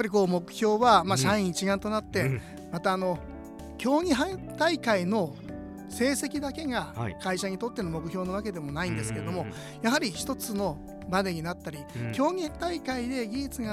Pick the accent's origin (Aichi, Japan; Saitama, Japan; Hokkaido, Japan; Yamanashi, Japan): Yamanashi, Japan; Ichikawamisato; はい、そうです、出身です、はい